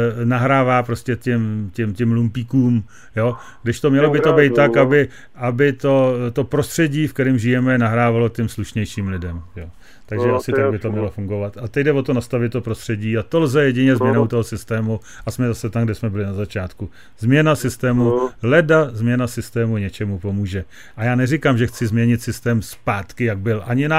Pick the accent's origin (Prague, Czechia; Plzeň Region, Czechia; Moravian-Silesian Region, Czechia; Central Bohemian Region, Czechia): Plzeň Region, Czechia; Plzeň; i když jsem z Plzně.